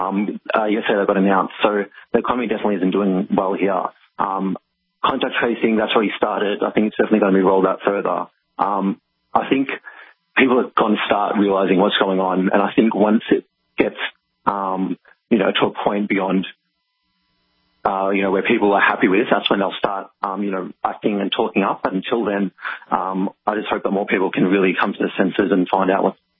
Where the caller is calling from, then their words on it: Melbourne, Victoria, Australia; So I'm from Melbourne. I just thought you might want a Melbourne view on everything that's going on at the moment.